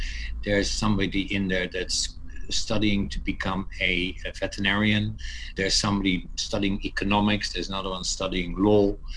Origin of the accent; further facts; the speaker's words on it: Rotterdam, South Holland, Netherlands; moved away as an adult; I'm born and raised in the Netherlands, Rotterdam. And I left the Netherlands at the age of 26 because I wanted to improve my English.